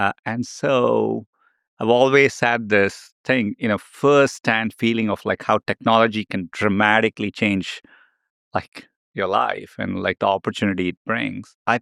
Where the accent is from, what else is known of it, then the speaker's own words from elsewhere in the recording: Chennai, Tamil Nadu, India; I grew up in Chennai. It's in south of India. It's a beautiful, bustling city.